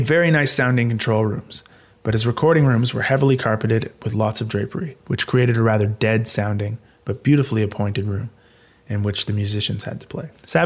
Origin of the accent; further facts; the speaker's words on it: Vancouver, British Columbia, Canada; also born or lived in Toronto; My birthplace, actually. Although I grew up on the West Coast in Vancouver, I was born in Toronto.